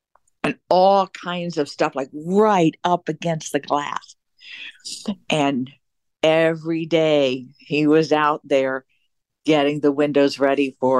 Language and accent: English; Evanston, Illinois, United States; And I came in from Evanston.